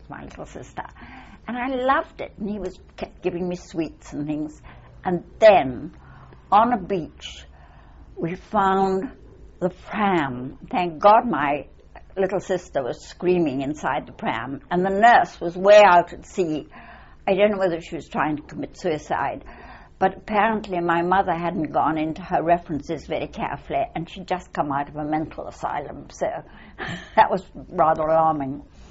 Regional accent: Bowness, Scotland, United Kingdom; born there; I was born in Bowness in Scotland.

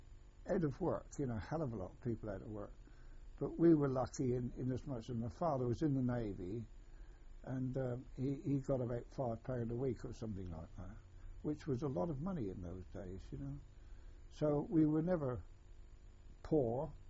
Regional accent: Portsmouth, South East England, United Kingdom; born there; I was born in Royal Hospital, Portsmouth, on the 27th of the 4th, 1924.

